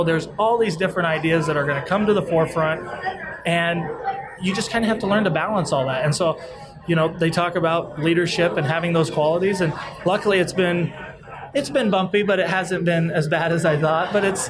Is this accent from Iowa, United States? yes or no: yes; Donnellson, Iowa, United States; I'm from Donelson, Iowa.